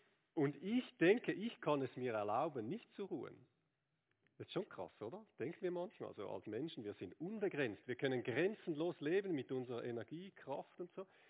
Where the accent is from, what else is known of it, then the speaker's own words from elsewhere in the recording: Switzerland; Es gibt ja im Moment gute Gründe, Skirennen zu schauen als Schweizer, oder?